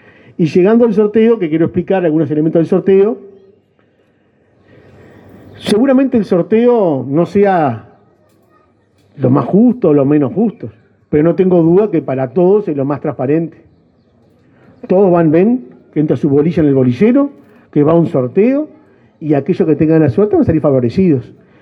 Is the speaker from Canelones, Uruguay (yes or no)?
yes; San Ramón, Canelones, Uruguay; yo soy de San Ramón, me llena de satisfacción estar acá, me crié en este pueblo